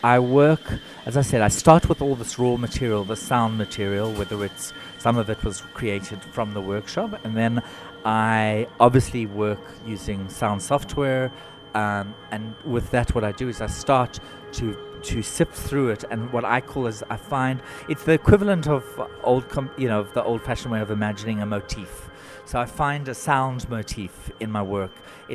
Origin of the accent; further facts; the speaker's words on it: South Africa; There was something so important for me as a South African about not keeping the human voice very much part of this piece.